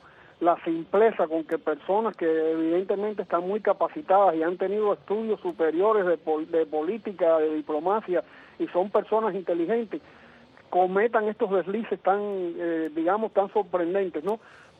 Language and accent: Spanish; Cuba; Yo como ciudadano cubano me considero discriminado